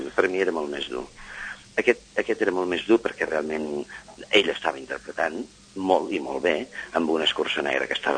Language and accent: Catalan; Catalonia, Spain; Bueno, pensa que som catalans, ja.